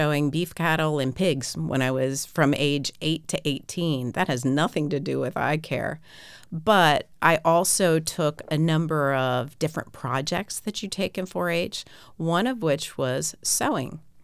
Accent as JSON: {"language": "English", "town": "Darlington", "region": "Maryland", "country": "United States", "tie": "born or raised there", "said": "I grew up here in Harford County in okay. Darlington, Maryland."}